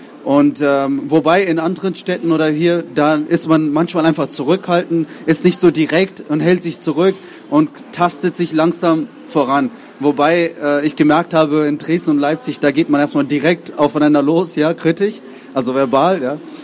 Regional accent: Pakistan; German is a second language; ich stamme eigentlich aus Pakistan, ja, ursprünglich stamme ich aus Pakistan.

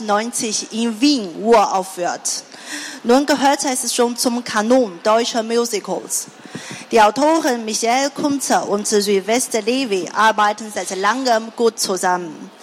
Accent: Hangzhou, Zhejiang, China; ich komme aus Hangzhou, China. Hangzhou liegt in der Nähe von Shanghai und hat über 9 Millionen Einwohner.

